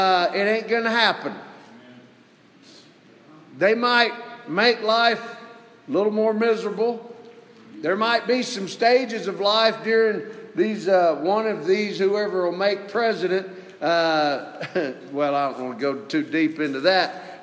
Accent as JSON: {"language": "English", "region": "Mississippi", "country": "United States", "tie": "born or raised there", "said": "When I was a young boy, I was raised in Mississippi. And I loved to fish and hunt."}